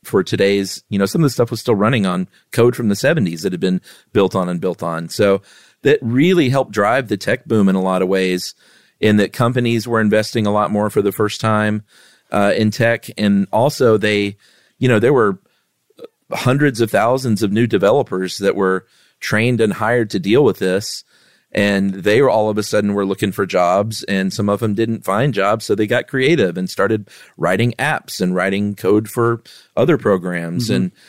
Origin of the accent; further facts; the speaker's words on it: Lowell, Massachusetts, United States; I'm from Lowell, Massachusetts, where they claim the Industrial Revolution was born.